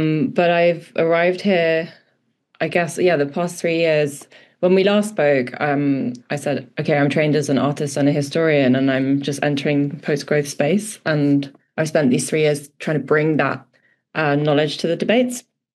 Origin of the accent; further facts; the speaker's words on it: London, United Kingdom; I'm from London, and it's a huge issue here.